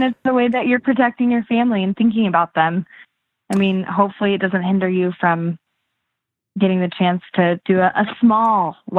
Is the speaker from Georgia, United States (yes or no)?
no; San Diego, California, United States; growing up in San Diego, living in the ocean, there's nothing I respect more than water.